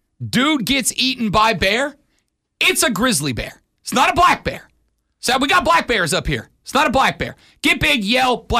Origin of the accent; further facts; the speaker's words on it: Florida, United States; I grew up around black bears. I'm down from Florida. It's all pine down there, big black bear territory.